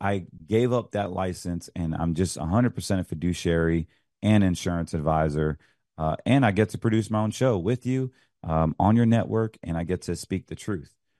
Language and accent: English; North Carolina, United States; now in Florida, United States; I'm a Carolina boy that lives in Florida. I am from North Carolina, born and bred, the tobacco state, the Tar Heel state, call it what you want.